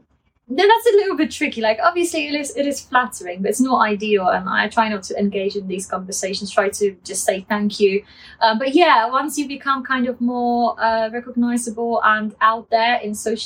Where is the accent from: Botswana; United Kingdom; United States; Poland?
Poland; people from my hometown from Poland that I haven't spoken to for, like, years, like 12 years or 15 years